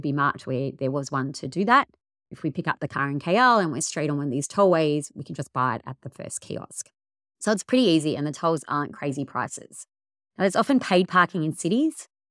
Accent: Australia; It does help that I'm from Australia and we drive on the left as well

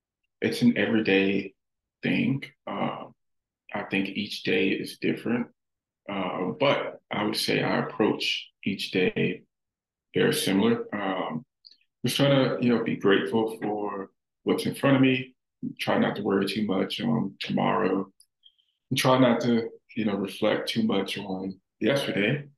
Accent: Louisiana, United States; and it may have been like where I was raised, or I grew up in the South, Louisiana. You know, it's very traditional, I guess to say.

